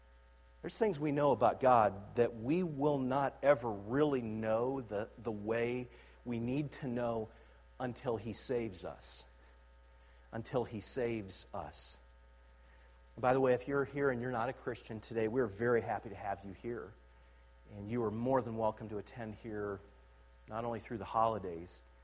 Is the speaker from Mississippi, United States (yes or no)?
no; Canton, Ohio, United States; Growing up in Canton, Ohio, we lived in Jackson Township.